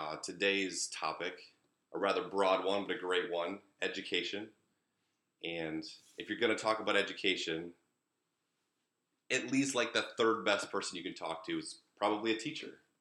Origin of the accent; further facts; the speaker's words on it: Rock Rapids, Iowa, United States; you actually went back to my hometown, Rock Rapids, Iowa, and taught at Central Lyon.